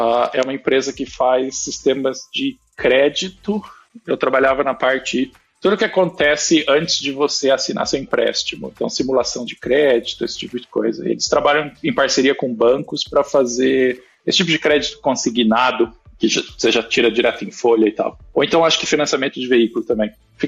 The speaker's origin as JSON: {"language": "Portuguese", "town": "Santa Bárbara d'Oeste", "region": "São Paulo", "country": "Brazil", "moved": "yes", "said": "Eu sou do interior de São Paulo, de Santa Bárbara do Oeste, ali na região de Piracicaba."}